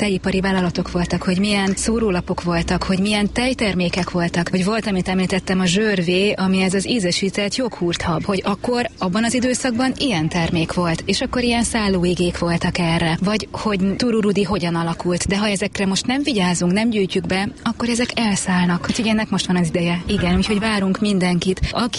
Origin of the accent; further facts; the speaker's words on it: Miskolc, Borsod-Abaúj-Zemplén, Hungary; én miskolci vagyok